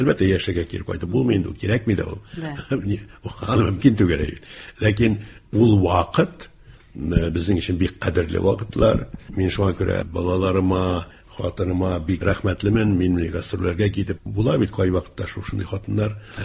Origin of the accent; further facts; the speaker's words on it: Moscow, Russia; born there; Мәскәүдә тудым.